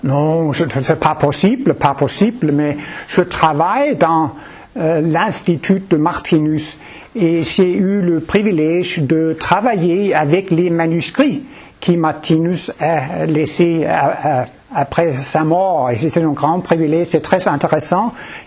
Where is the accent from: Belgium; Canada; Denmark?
Denmark; French is a second language; Je suis du Danemark, j'habite à Copenhague. … Et j'ai appris le français au lycée au Danemark, il y a beaucoup d'années. Mon âge, c'est 62 ans.